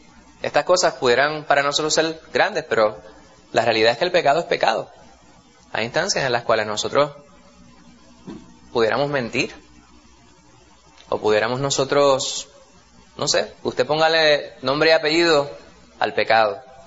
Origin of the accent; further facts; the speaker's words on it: Puerto Rico; A veces nosotros somos los puertorriqueños, hablamos de manera bien poética, ¿verdad?